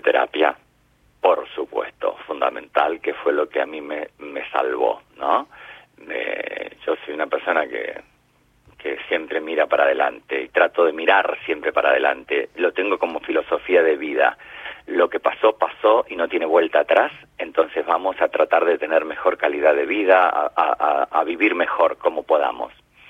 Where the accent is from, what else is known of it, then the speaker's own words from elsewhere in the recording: Gualeguay, Entre Ríos, Argentina; born there; Yo soy nacido también en Gualeguay, Entre Ríos.